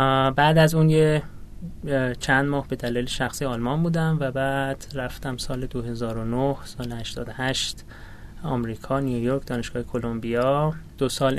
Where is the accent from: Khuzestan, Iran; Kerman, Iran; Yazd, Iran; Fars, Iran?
Yazd, Iran; moved away as an adult; now in Tehran, Iran; من متولد یزد هستم، سال 1364 دبستان راهنمایی و دبیرستان یزد بودم، بعد اومدم تهران